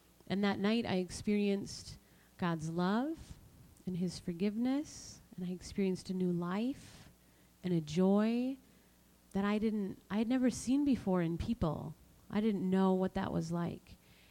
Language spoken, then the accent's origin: English; Cloquet, Minnesota, United States; I grew up here in Minnesota. I grew up in Cloquet, just outside of Cloquet on 10 acres, and I loved it.